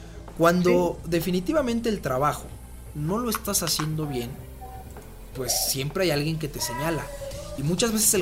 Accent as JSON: {"language": "Spanish", "country": "Mexico", "said": "nosotros como mexicanos, como aficionados"}